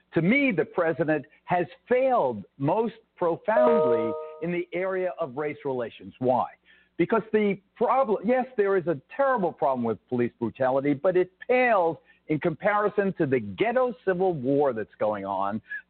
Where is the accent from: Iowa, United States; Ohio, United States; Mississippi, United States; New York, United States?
New York, United States; I'm from Avenue C. I was a lawyer in the South Bronx and the Lower East Side.